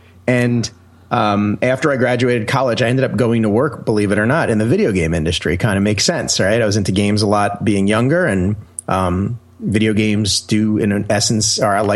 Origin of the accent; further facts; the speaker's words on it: New York, United States; I'm from New York originally, and there was a very famous Apple store on Long Island